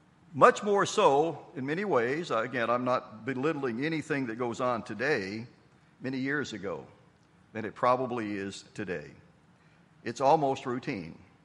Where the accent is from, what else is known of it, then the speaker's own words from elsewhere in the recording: the South, United States; now in Massachusetts, United States; We came from the South. We had never been any further north than the Mason-Dixon line. We were just getting used to living in Massachusetts.